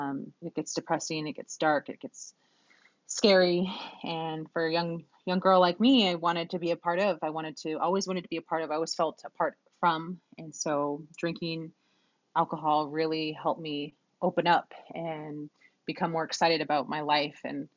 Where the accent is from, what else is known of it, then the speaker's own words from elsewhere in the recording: Anchorage, Alaska, United States; also born or lived in Grayling, Alaska / Hawaii; I'm originally from Alaska. I was born and raised in Anchorage, but I was also raised in Grayling on the lower Yukon River, as well as the Big Island of Hawaii.